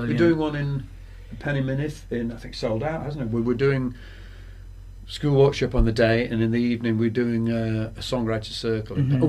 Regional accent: Hull, Yorkshire and the Humber, United Kingdom; but I'm from Hull originally

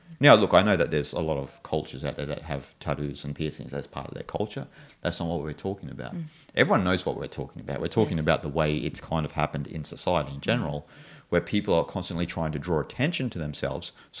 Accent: Australia; because I come from Australia where everything is so meticulous.

